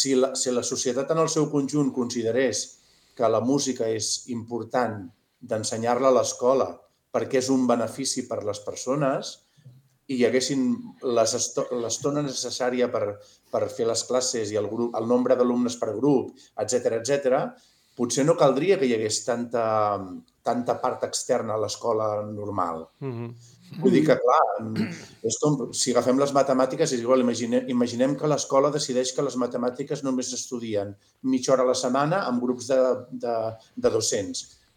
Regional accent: Barcelona, Catalonia, Spain; sóc de la Guineueta de Barcelona i que m'hi he dedicat tota la vida i a casa meva eren una família treballadora molt, molt normal.

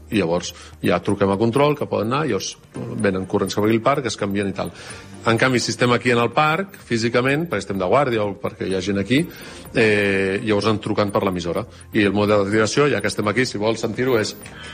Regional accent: Barcelona, Catalonia, Spain; Jo recordo, jo vivia a Barcelona, jo soc de Barcelona

